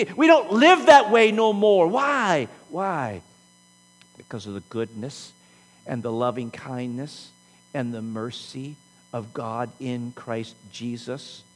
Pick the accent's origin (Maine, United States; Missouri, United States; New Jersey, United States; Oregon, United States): Missouri, United States; St. Louis; I'm from St. Louis. I'm always going to want to put an R in there. I know there's not an R in there